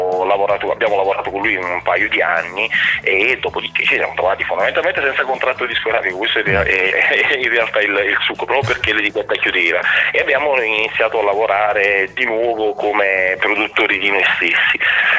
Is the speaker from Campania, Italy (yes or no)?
yes; Naples, Campania, Italy; moved away as an adult; now in Bologna, Italy; io sono nato a Napoli e ho abitato a Napoli per un sacco di anni, praticamente fino alla fine delle scuole, e poi mi sono trasferito a Bologna per studiare al RAMS, e ci sono rimasto.